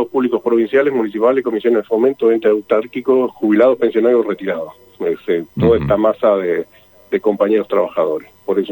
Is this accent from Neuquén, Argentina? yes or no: yes; Neuquén, Argentina; somos 50 y monedas, de los cuales 35 o algo así somos de Neuquén Capital.